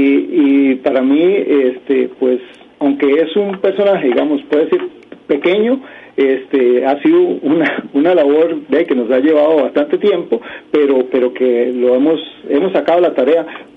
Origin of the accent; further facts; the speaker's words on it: Pérez Zeledón, San José, Costa Rica; como has dicho. Yo soy originario de Pérez Celedón.